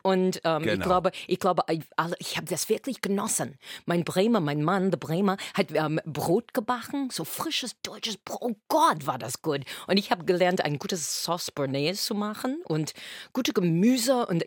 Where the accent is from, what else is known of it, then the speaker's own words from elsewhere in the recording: United States; German is a second language; als Amerikanerin, ich sage, you know, ist die Frage, ist das Glas halb voll oder halb leer?